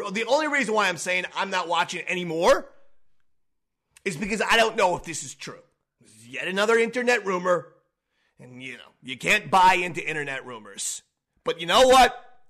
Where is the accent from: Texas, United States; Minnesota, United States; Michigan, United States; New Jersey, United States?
New Jersey, United States; I grew up in New Jersey. I've been a WWE fan since in 1984, okay?